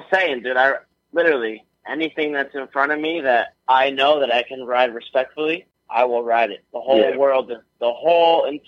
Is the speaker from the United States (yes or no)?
yes; Kearny, New Jersey, United States; now in New York City, United States; Well, I grew up in Jersey. So I just moved to the city 10 years ago. My whole life I lived in Jersey. I grew up riding in Jersey every single day. And I lived in a town called Kearney next to Newark.